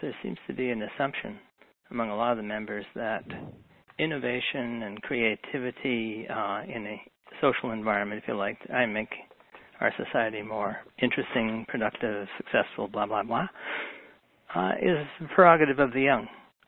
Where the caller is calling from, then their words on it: Pickering, Ontario, Canada; I'm calling from Pickering, and I've joined an organization here in Ontario.